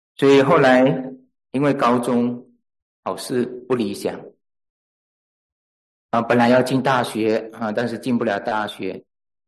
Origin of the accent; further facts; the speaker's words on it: Malaysia; now in United States; 所以，如果你要讲种族歧视的话，我从小就在那个环境里面长大，我晓得是怎么样子的，但是我很少谈 马来西亚种族歧视